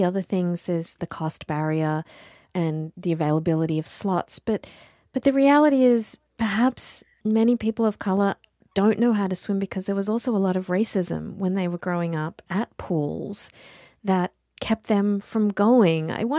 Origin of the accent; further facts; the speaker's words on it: Sydney, New South Wales, Australia; now in Seattle, United States; where I grew up in Sydney, in Australia